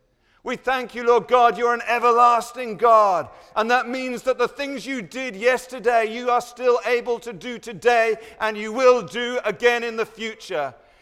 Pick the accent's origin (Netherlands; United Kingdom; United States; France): United Kingdom; England; As you can hear from my strange accent, I'm not from around these parts. If I say anything stupid in the next 30 minutes, just blame it on the fact that I'm English.